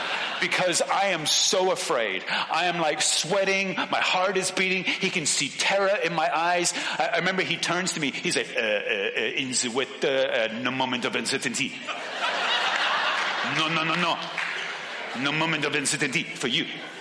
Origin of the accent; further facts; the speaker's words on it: Hong Kong; Now, you have to understand, I grew up in Hong Kong. Hong Kong is a city that is surrounded by, guess what? Ocean.